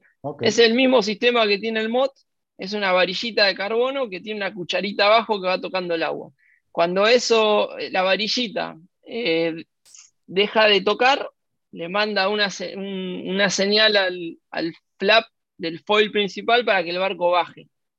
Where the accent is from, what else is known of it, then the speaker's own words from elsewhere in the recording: Rosario, Santa Fe, Argentina; Yo soy rosarino, nací en Rosario. Navegué siempre acá. Mis primeros pasos fueron en Rosario.